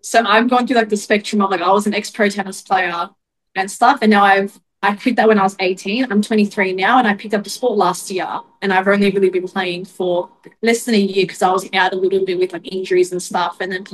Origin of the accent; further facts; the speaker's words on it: Australia; So I'd already applied for Australia as well, because I'm from Australia.